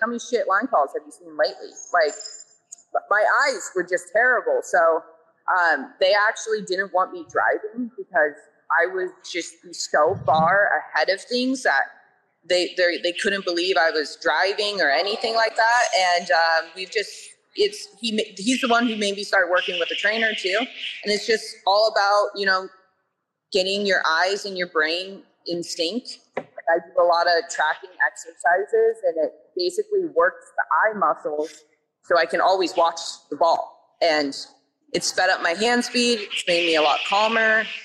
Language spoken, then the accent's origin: English; Austin, Texas, United States; And so he knew I was from Austin